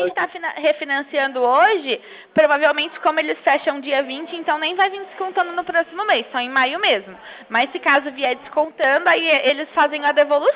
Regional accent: Franca, São Paulo, Brazil; eu não sou de Ribeirão, sou de Franca

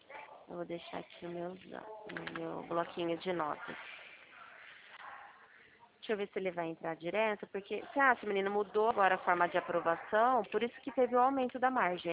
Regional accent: São Carlos, São Paulo, Brazil; mas eu sou de São Carlos.

